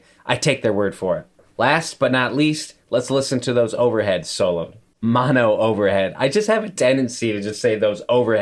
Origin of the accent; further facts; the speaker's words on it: Detroit, Michigan, United States; I'm from the Detroit area. So is Colin. And we love that sound.